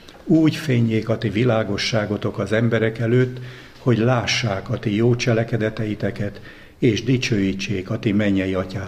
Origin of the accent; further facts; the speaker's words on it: Balatonlelle, Somogy, Hungary; Gyerekkoromban Balaton lellén laktam, de nem bent a városban, hanem attól kívül, egy hegynek a tetején, az erdő szélen